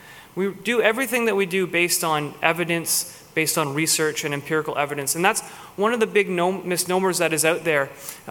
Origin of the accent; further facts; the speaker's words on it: Hamilton, Ontario, Canada; now in Kelowna, Canada; So that's where I'm from originally. Yep. I grew up in Hamilton, went to Wilfrid Laurier University in Waterloo, and found my way here to Kelowna.